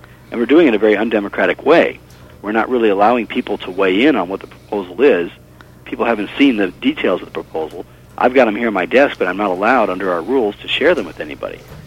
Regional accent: South Dakota, United States; I'm from a rural state myself. I sometimes joke I'm from the South, but it's South Dakota.

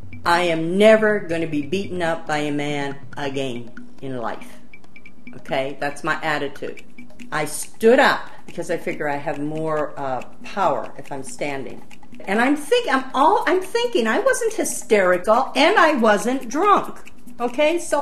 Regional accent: Canada

